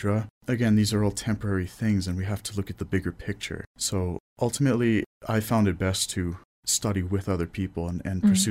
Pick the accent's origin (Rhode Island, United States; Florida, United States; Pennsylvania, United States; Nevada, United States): Rhode Island, United States; I'm from the United States. I'm from the small state called Rhode Island.